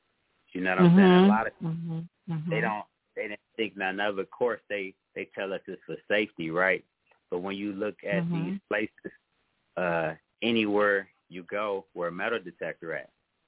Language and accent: English; Cleveland, Ohio, United States; I'm from Cleveland. I'm from the St. Clair area.